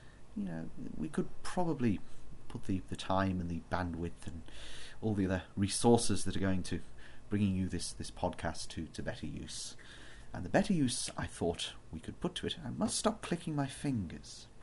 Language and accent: English; Nottingham, East Midlands, United Kingdom; I come from Nottingham, right in the Midlands, which, for anyone English listening to this, will know isn't exactly the most salubrious of areas.